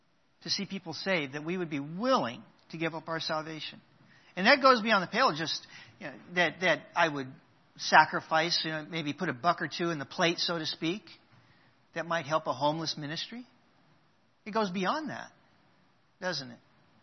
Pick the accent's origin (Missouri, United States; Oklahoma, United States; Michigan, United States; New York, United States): Oklahoma, United States; I'm an Okie. I'm from Oklahoma.